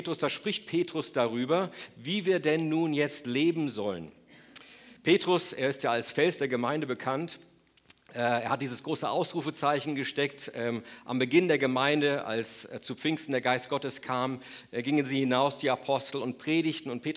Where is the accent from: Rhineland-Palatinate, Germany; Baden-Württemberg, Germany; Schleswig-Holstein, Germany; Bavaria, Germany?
Bavaria, Germany; Munich; als ich als Jugendlicher aufgewachsen bin in München